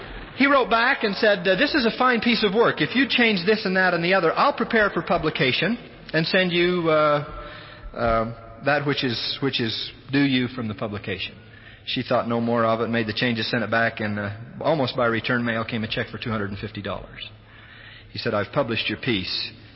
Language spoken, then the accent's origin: English; St. George, Utah, United States; born there; Chris mentioned that I was born in St. George.